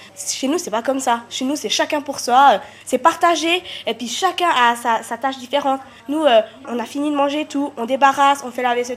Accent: Switzerland; born there; je suis une Vietnamienne que dire, ouais, en fait, je suis née en Suisse. Je suis suisse.

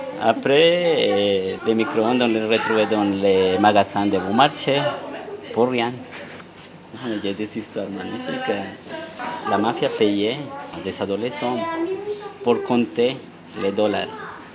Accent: Colombia; French is a second language; now in Switzerland; je viens de Colombie, j'ai 38 ans, mon profession c'est artiste peintre et puis je suis en Suisse depuis 4 ans environ.

